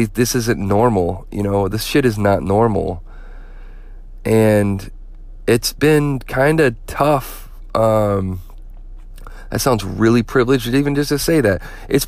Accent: Flint, Michigan, United States; I grew up in Flint, Michigan. The place I ended up moving to, I moved around a little bit. The place I ended up with my family is a small town. I guess you could say it's outside of Ann Arbor, Michigan.

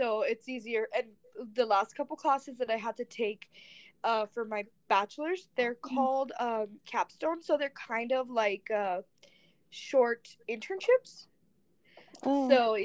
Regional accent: Elko, Nevada, United States; moved away as an adult; now in Utah, United States; I'm 21, so I currently live in Utah, but I just moved here just a few months ago. I came actually from Nevada.

